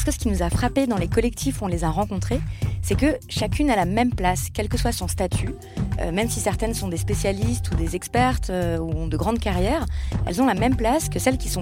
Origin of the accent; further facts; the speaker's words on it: France; Moi je suis française